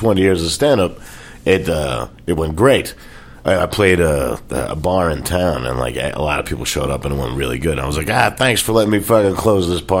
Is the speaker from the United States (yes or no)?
yes; New York City, New York, United States; But I was born in Brooklyn, and then there was raised in Queens, and then Brooklyn and Manhattan. Those three. And then college, I went upstate.